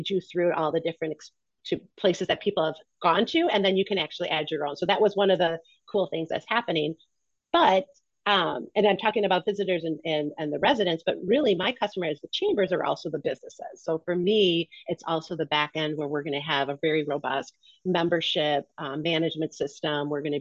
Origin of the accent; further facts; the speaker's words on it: Milwaukee, Wisconsin, United States; No, I'm from Milwaukee.